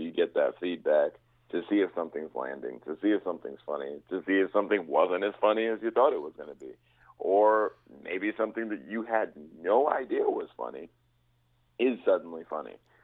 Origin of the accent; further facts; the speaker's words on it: New York City, New York, United States; Home base is New York City, New York. I was born and raised in New York.